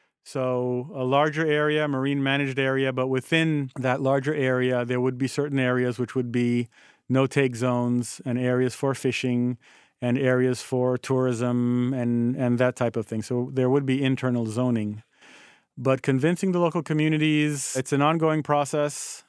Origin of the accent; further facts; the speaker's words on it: Haiti; born and growing up in Haiti and spending most of my weekends at the beach with my parents